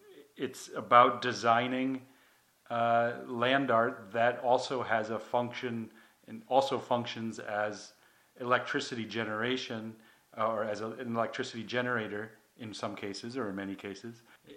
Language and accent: English; Connecticut, United States; Just I grew up in Connecticut